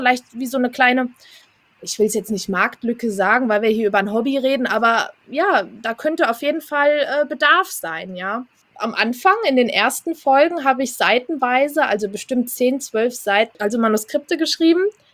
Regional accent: Hesse, Germany; ich komme aus Hessen

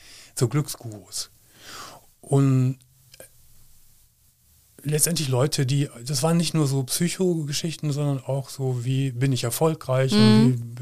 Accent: Gummersbach, North Rhine-Westphalia, Germany; Ich komme ja leider aus Gummersbach.

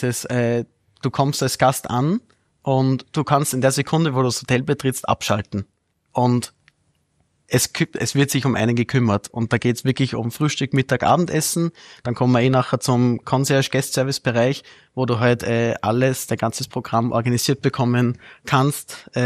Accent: Lichtenberg, Upper Austria, Austria; Und sind aber dann eigentlich wirklich aufgewachsen, groß geworden in Lichtenberg in Oberösterreich, im Müllviertel, im wunderschönen Müllviertel.

